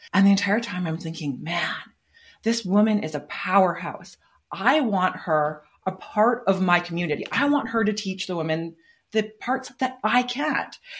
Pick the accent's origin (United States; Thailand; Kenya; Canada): Canada; Calgary, Alberta; There is a conference happening here in my hometown, Calgary, Alberta, next Saturday.